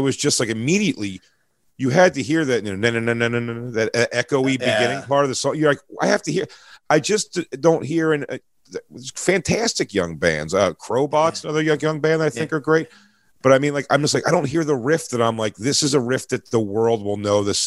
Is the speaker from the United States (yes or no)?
yes; Philadelphia, Pennsylvania, United States; And I'm from Philly. And when I started doing comedy, the house band for a lot of things I did were